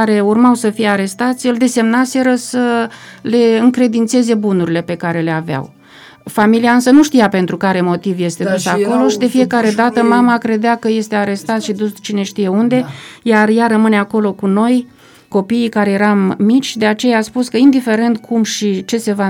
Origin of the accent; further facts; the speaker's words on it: Florești, Romania; în satul meu natal, la Florești